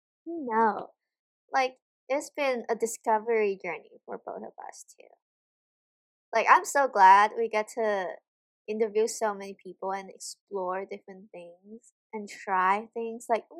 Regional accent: Hong Kong; I always say that. I make sure that is clear that you know that I'm from Hong Kong.

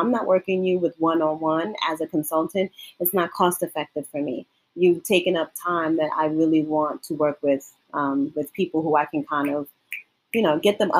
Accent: New York, United States; Because born and raised in Harlem and going to school that I did and working in the industry that I did, I've always had to work, you know, work in between two worlds.

